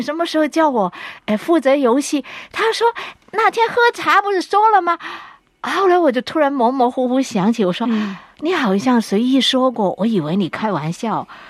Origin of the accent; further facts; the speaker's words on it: Hong Kong; 因为我们香港人的特色是常常一块去吃饭